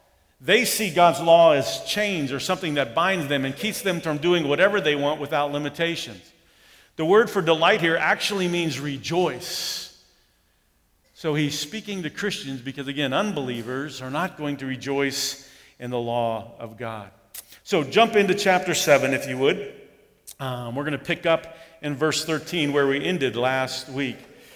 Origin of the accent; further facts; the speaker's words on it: Germany; Growing up in the Air Force, as an Air Force brat, living in Germany, we had one radio station